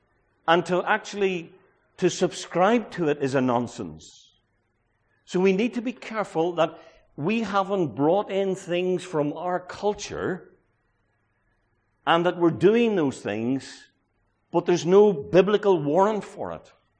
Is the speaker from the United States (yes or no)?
no; Ireland; I'm a Christian before I'm an Irishman.